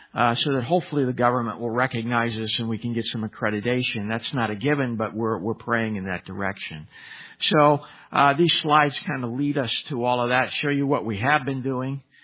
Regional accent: Northwest, United States; and I grew up in the Northwest, so I'm not too far from the Northwest when we come up this far north.

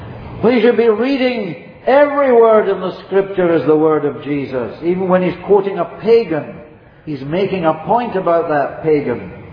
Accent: Edinburgh, Scotland, United Kingdom; The oldest building in my hometown, Edinburgh in Scotland, is a little stone chapel that is perched up on the top of the Castle Rock.

